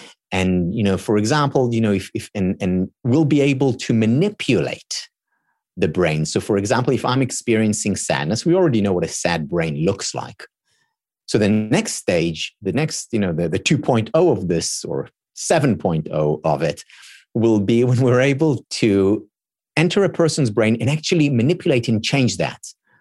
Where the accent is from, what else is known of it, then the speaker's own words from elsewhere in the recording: Israel; first language Hebrew; English is a second language; my mother tongue is Hebrew